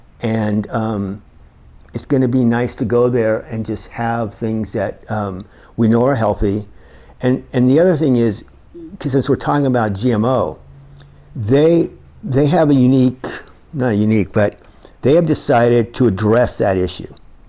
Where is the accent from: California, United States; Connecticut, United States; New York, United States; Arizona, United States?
California, United States; Berkeley; born there; I was born in Berkeley. Yes, I'm one of the people that was actually born in Berkeley